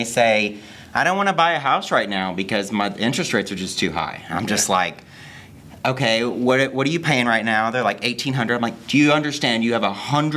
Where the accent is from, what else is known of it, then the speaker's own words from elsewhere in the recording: Granbury, Texas, United States; Yes, born and raised.